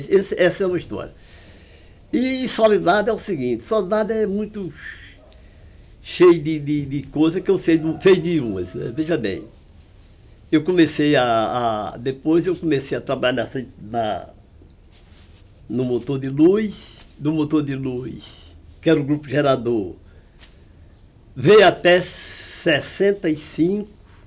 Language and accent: Portuguese; Capunga, Brazil; Eu nasci 17 de dezembro de 29 e nasci já morando aqui no Capunga, é um sítiozinho bem vizinho aqui